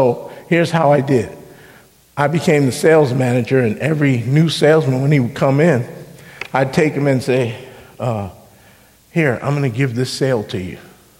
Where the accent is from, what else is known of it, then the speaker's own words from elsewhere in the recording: Texas, United States; now in Portland, United States; And then I moved up here to Portland from Texas, and I would talk to him on the phone, and he hired me to work in his store up here.